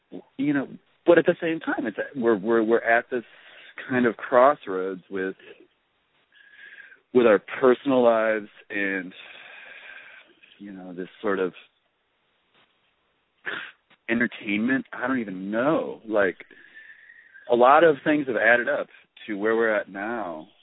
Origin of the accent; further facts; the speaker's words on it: United States; I mean, as an American, it's difficult to, like, really stay on top of things.